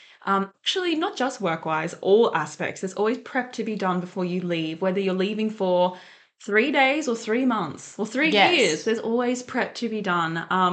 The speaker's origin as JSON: {"language": "English", "country": "Australia", "said": "I come from Australia. So it's obviously a really quite a big country."}